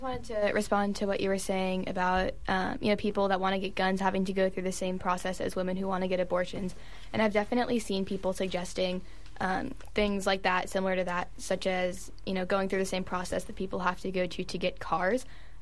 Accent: California, United States; that just because, you know, we're from California, which is a progressive state, there's not much that can be done

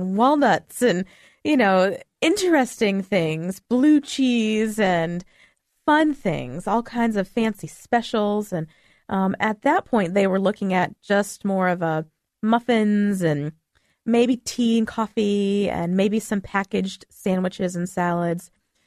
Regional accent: Waynesboro, United States; I grew up in Waynesboro.

